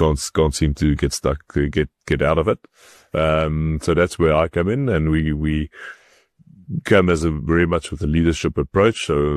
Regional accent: South Africa; Undergrad, as a South African, it's extremely complicated to get into

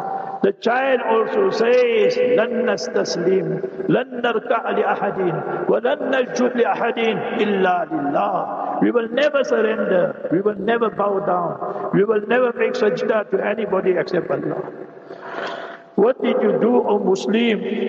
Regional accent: South Africa; I'm South African, don't worry.

